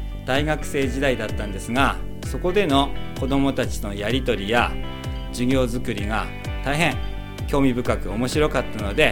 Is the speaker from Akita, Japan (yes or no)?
yes; Jumonji, Akita, Japan; 出身は十文字町です。